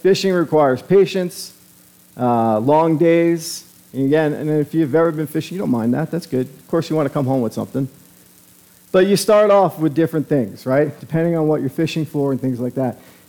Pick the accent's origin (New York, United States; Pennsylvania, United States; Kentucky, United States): New York, United States; If you know anything about me, I grew up in New York on the Long Island Sound. So we had some great saltwater fishing.